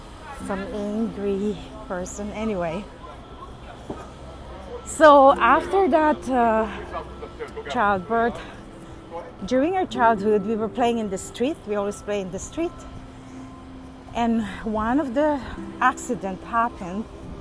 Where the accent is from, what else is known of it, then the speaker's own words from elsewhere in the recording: Philippines; So growing up in the Philippines, the two of us with my other brother Michael, so 2 years apart with the three of us, I was like their secretary.